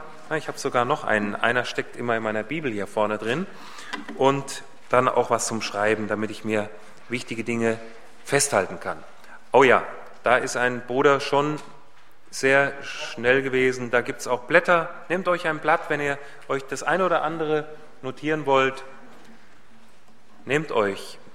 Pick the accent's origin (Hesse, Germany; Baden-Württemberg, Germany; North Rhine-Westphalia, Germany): Hesse, Germany; ich komme aus Hessen ursprünglich. Ich bin also hier geboren und aufgewachsen